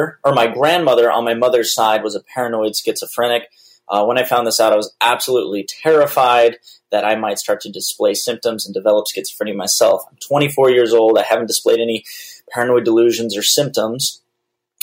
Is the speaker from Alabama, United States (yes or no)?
yes; Mobile, Alabama, United States; I'm from Mobile, Alabama.